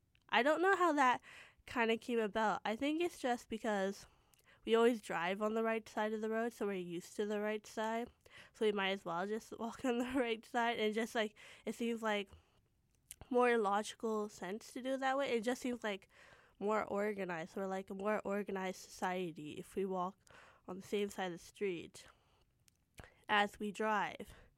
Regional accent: Surrey, British Columbia, Canada; Guildford Mall back in my hometown, Surrey. But not really in that part of Surrey. It's in the Guildford area.

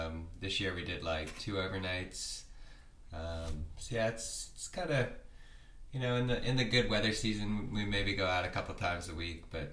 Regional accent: Baltimore, Maryland, United States; also born or lived in Ontario / Calgary; I grew up near Baltimore, Maryland, and then I ended up going to school in Ontario and studying geology, and then moving out west to Calgary

